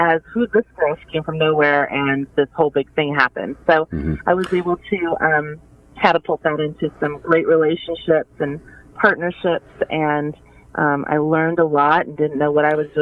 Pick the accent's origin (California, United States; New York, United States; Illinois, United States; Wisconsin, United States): California, United States; Ventura; Well, I'm from Ventura, California, so not too far from your studios.